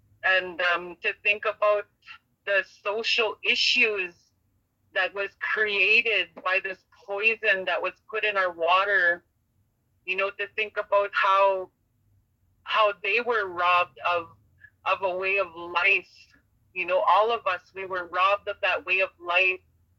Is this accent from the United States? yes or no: no; Grassy Narrows, Ontario, Canada; I'm from Grassy Narrows.